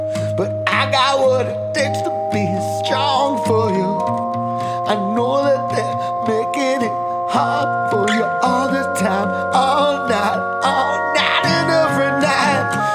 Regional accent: Brooklyn, New York, United States; my friend Saskia, who I know from growing up in Brooklyn, is a great filmmaker.

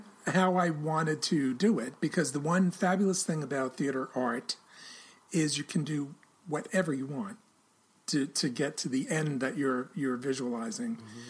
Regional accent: New York City, New York, United States; Well, being a New Yorker, you know, yeah. I'm a native New Yorker.

